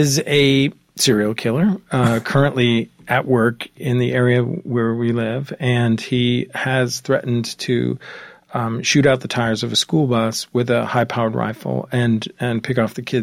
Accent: Marin County, California, United States; Well, I grew up in Marin County in San Francisco Bay Area during Zodiac

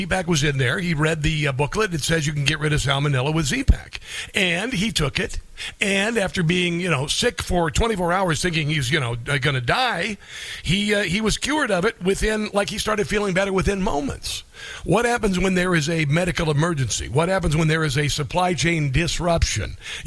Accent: Midwest, United States; I grew up in the Midwest, all right? These are my peeps.

